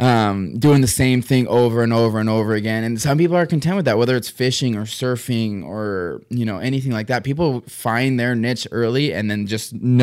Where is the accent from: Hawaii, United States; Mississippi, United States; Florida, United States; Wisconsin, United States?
Hawaii, United States; Maui; And, I, you know, ultimately when I tell people I'm from Maui, they, you know, obviously hit me back with, what are you doing up here?